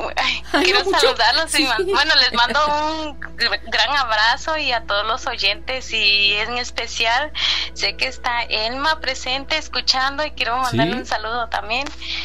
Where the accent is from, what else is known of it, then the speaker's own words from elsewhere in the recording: Puebla, Mexico; yo soy de Puebla. Esto pasó cuando yo tenía aproximadamente como 6 a 7 años por ahí. Yo vivía con mis abuelitos.